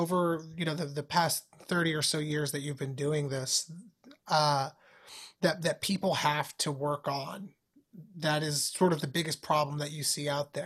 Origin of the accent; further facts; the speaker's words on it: New York City, New York, United States; I grew up here in New York City in the South Bronx in a pretty poor neighborhood.